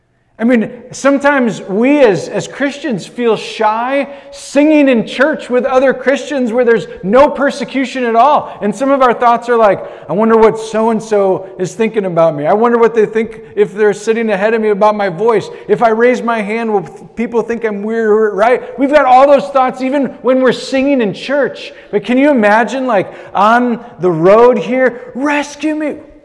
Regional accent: Green Bay, Wisconsin, United States; The end of this month, you all know that I'm from Green Bay. I'm going back to Green Bay at the end of this month.

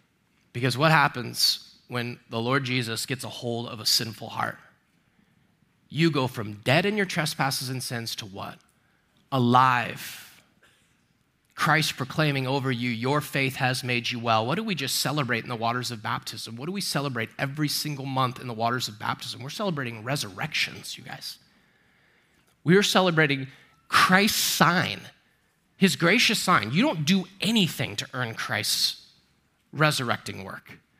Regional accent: Texas, United States; I've been going to church forever. I grew up in Texas

